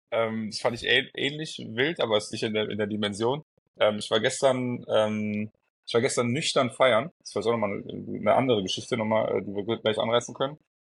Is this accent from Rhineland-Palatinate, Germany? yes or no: no; Cologne, North Rhine-Westphalia, Germany; Touristen hilft man dann als Kölner.